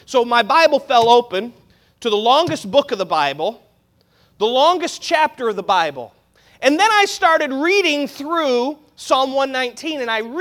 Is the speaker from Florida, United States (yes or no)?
yes; Haines City, Florida, United States; I grew up in Haines City, Florida, at the Landmark Baptist Church in Haines City, Florida. That was my home church. That's where I grew up.